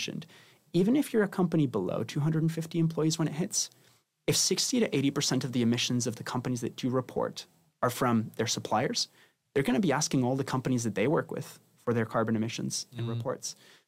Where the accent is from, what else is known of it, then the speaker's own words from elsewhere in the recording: Spain; I'm originally from Spain